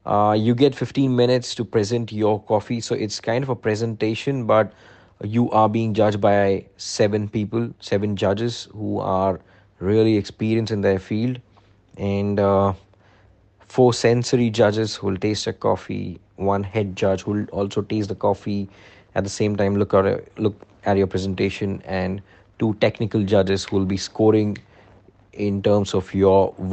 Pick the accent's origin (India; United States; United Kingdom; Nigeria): India; I am from India.